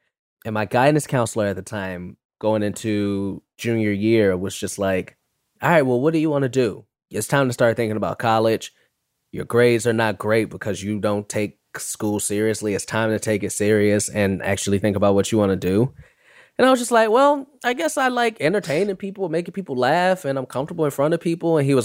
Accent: Chicago, Illinois, United States; most people who know me know that I'm very proud of my Chicago lineage, born and raised in Chicago, south side of Chicago.

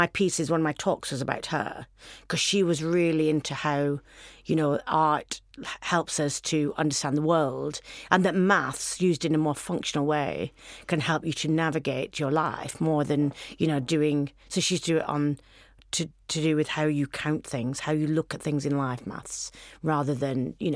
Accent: Accrington, North West England, United Kingdom; I went to Moorhead High School in Accrington. I'm from Accrington in Lancashire.

